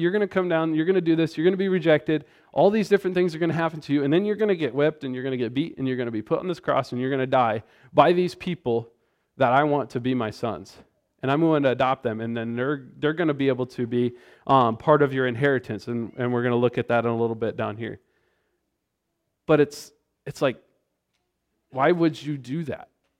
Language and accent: English; Iowa, United States; back in Iowa, when I grew up in Iowa